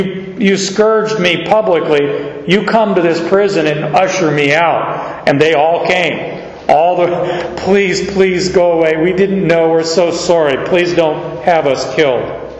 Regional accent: United States; born there; parents were Canadian, and they were Canadians when I was born in the United States. So I'm a Canadian born in a foreign country, and I'm a U.S. citizen because I was born here.

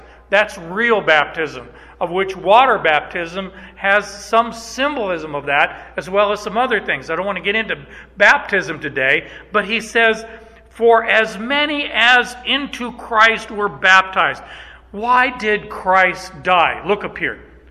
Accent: Canada; Okay, I'm Canadian. Okay, I'm Canadian, eh?

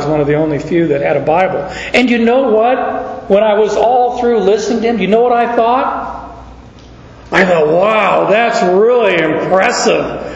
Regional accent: Phoenix, Arizona, United States; I was raised in Arizona, so in Phoenix I didn't have to worry about snow, and neither did we have to worry about an ocean.

